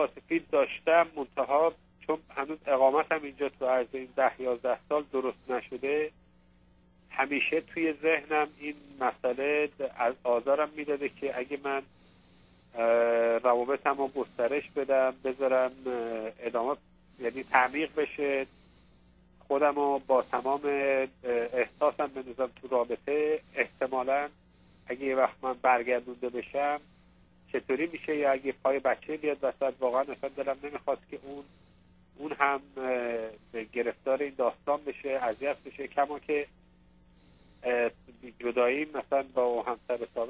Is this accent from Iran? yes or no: yes; Iran; moved away as an adult; now in Canada; من 34 سالم بود ازدواج کردم. موقع تازه آمده بودم کانادا. 2 سال بود آمده بودم کانادا. بعد از ایرانم فرار کرده بودم.